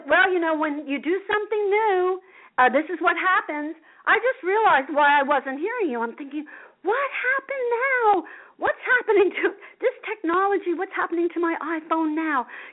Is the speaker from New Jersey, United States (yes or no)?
yes; Asbury Park, New Jersey, United States; I grew up in Asbury Park, and I was so blessed to have been, you know, been there.